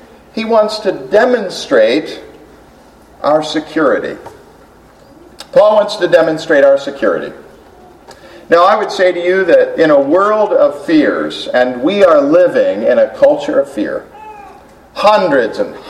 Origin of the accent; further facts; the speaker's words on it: United States; I know it's true that we as an American people have all kinds of ailments, illnesses, anxieties, and stresses.